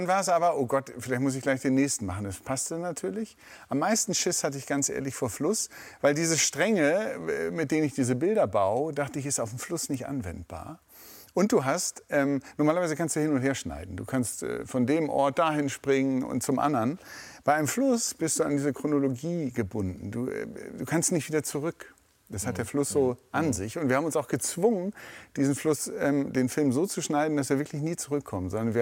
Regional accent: Hamburg, Germany; Ich bin ja Hamburger jung und ich kenne die Elbe noch sehr verschmutzt aus den 80er Jahren. Ich bin 77 geboren

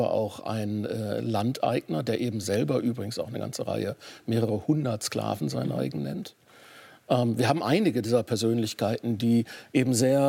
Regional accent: North Rhine-Westphalia, Germany

